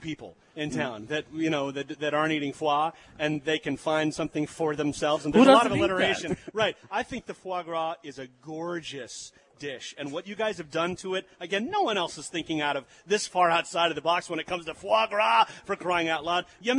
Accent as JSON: {"language": "English", "region": "East Coast", "country": "United States", "said": "We're from the East Coast."}